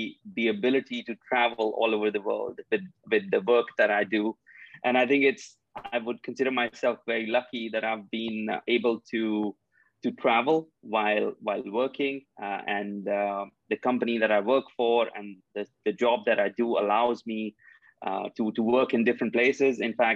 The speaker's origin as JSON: {"language": "English", "country": "India", "tie": "born or raised there", "said": "when I was growing up, I grew up in India."}